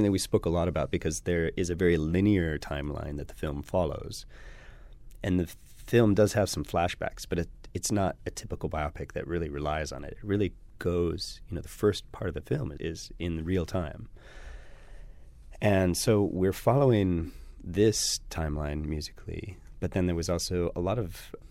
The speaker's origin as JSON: {"language": "English", "region": "California", "country": "United States", "tie": "born or raised there", "said": "Yeah, yeah. We grew up in California."}